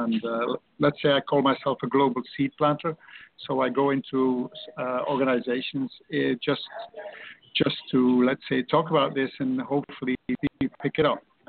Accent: Belgium; English is a second language; I'm from Belgium, and I used to be a policeman for 36 years.

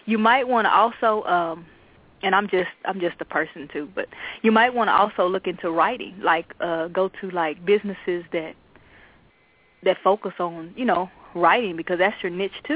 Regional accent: Texas, United States; I'm country. I'm from Texas.

